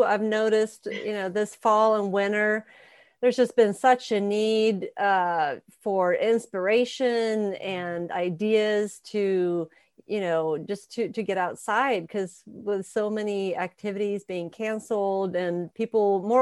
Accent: Sweden; English is a second language; moved away as an adult; also born or lived in Montana / Indiana; now in United States; I've lived in the States for 15 years, but I was born and raised in Sweden. Moved over to the U.S. when I was in my 20s, after I met my then boyfriend and then husband. And we lived in Montana for a couple of years

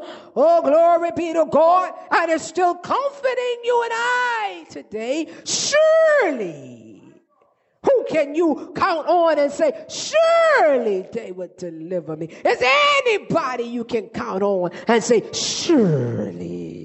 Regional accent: Bahamas; Growing up in the Bahamas, we have a place called Fort Charlotte, and it's a place where they have the cannons.

